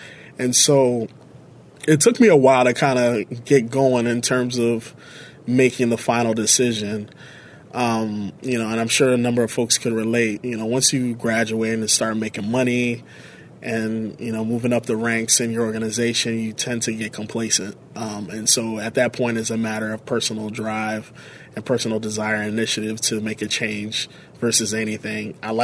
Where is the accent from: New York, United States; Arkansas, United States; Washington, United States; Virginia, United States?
Virginia, United States; Woodbridge; also born or lived in Alexandria; I was born and raised in Alexandria, as well as Woodbridge, Virginia. So I'm a D.C. bred through and through. Grew up, as I mentioned, in Woodbridge